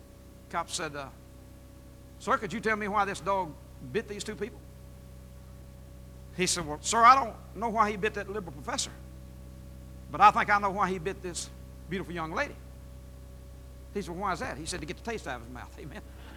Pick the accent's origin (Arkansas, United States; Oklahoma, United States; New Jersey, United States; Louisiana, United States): Arkansas, United States; Elaine; But I was born in Elaine, Arkansas. Raised in Elaine, Arkansas. It's a rural farming country, community.